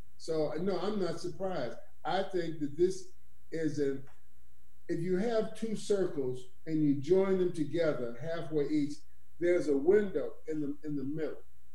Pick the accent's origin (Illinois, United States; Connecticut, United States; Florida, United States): Florida, United States; Miami; moved away; also born or lived in California; my father was a Garveyite, and I came from Miami, Florida, where we worked collectively. I didn't understand that this fierce individualism happens until I came to California, which surprised me.